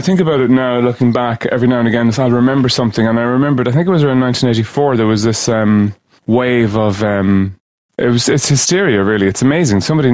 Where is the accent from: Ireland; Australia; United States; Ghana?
Ireland; Leinster; I grew up in County Meath, sort of, you know, borders Dublin.